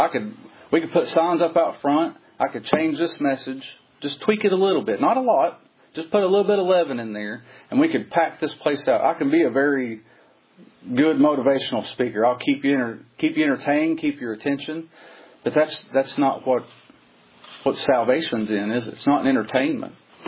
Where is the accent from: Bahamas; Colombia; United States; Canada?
Canada; oh, no, I'm Canadian.